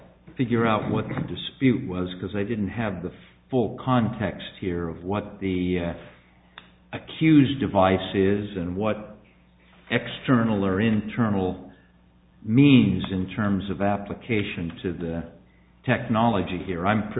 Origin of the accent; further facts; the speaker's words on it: Oregon, United States; I'm from Oregon. I like to embarrass California every time I can.